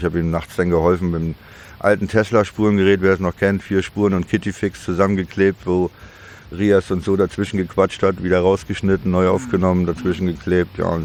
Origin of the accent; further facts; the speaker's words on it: Demmin, Mecklenburg-Vorpommern, Germany; moved away as an adult; also born or lived in Chemnitz; now in Düsseldorf, Germany; Ja, ich bin geboren in Demmin und aufgewachsen und habe aber 77 MacPom verlassen und bin nach Chemnitz gezogen und 81 bin ich dann nach widrigen Umständen ausgewandert als Deutscher nach Deutschland, bin dann nach Düsseldorf gegangen